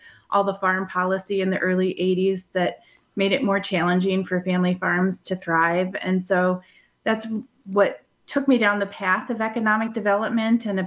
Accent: Iowa, United States; So I grew up in a community of 5,000, one stoplight in the county. I grew up in the Driftless region, but on the Iowa side of the Mississippi.

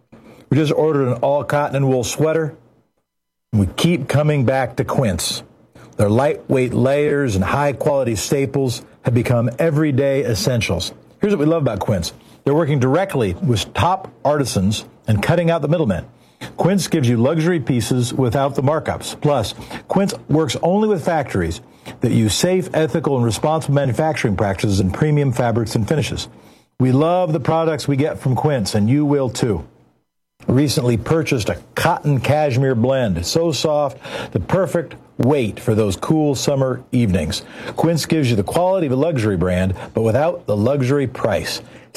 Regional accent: South Pasadena, California, United States; also born or lived in Portland; So I lived in South Pasadena as a kid, and I was born in Portland, then we split up, and I lived in Southern California.

